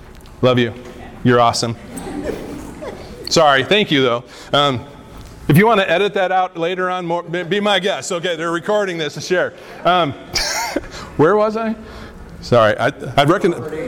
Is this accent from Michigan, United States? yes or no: yes; Lansing, Michigan, United States; I grew up in the Lansing area of Michigan. Yes, I am a Michiganite right here.